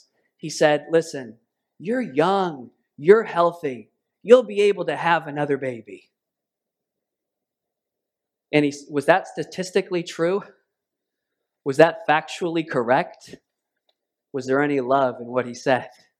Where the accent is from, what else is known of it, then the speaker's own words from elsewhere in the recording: New England, United States; I'm from New England. Worse yet, I have 300 years of family from the Berkshires.